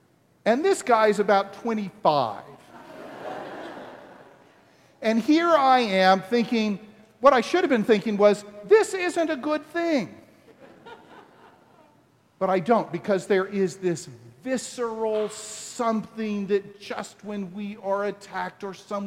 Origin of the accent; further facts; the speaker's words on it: the South, United States; Now see, I grew up in the South. We didn't play hockey.